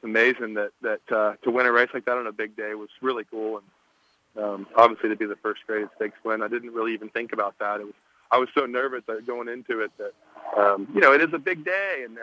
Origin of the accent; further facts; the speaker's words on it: Kentucky, United States; because I'm from Kentucky, so I wanted to be there.